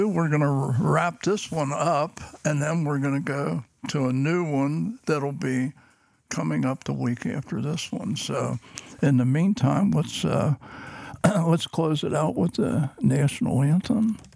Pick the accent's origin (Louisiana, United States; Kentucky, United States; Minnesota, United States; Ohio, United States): Kentucky, United States; Newport; When I was a kid growing up, and I was born in Newport